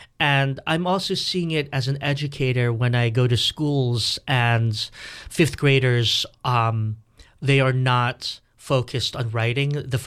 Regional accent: Philippines; now in Washington, United States; erasure in my life as a Filipino in DC.

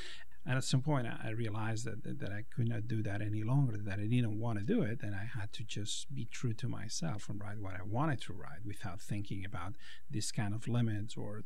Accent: Barcelona, Catalonia, Spain; now in Los Angeles, United States; I was born and raised in Barcelona, which is kind of a very old city haunted by its own history.

